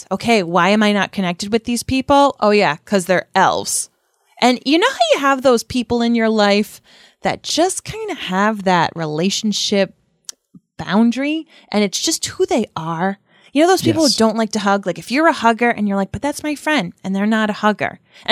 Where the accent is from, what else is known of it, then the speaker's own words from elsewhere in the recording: Ireland; And also, as an Irish person, the worst part was the damn accents of the Harfoots.